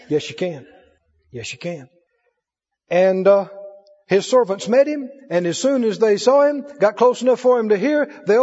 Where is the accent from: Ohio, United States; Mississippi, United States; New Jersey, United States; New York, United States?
Mississippi, United States